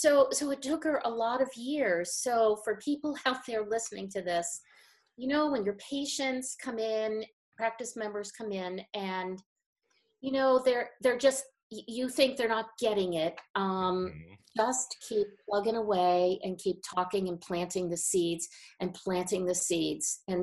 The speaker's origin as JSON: {"language": "English", "region": "New Jersey", "country": "United States", "tie": "born or raised there", "said": "I grew up in New Jersey."}